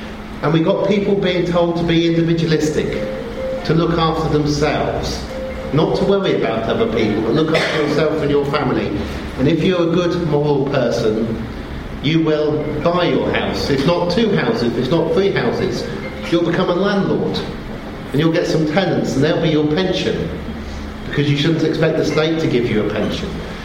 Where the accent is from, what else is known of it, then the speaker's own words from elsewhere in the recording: Oxford, South East England, United Kingdom; I grew up in the 1970s. And I grew up in Oxford. And in the 1970s in Oxford, people lived in all different kinds of houses. And the housing was cheap.